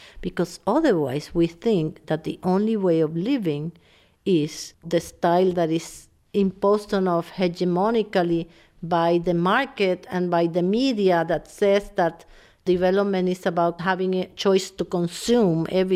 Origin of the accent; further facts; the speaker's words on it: Puerto Rico; I was born and raised in Puerto Rico, right next to the military base of Buchanan.